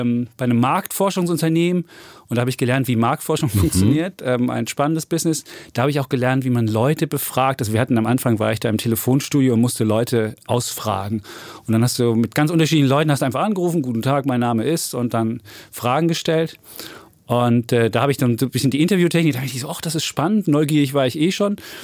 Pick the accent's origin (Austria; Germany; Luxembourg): Germany; Leipzig, Saxony; ich bin in Leipzig aufgewachsen. Genau. 1971 geboren, Leipzig. Und wunderbare Stadt.